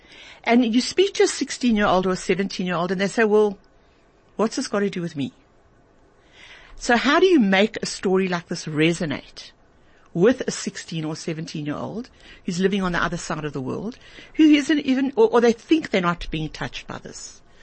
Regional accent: South Africa; I left here as a South African from the old South Africa, and I was coming back to vote in the election in the new South Africa.

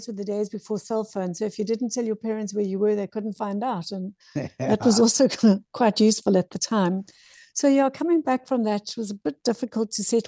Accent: South Africa; Well, it was also limiting in terms of being able to work.

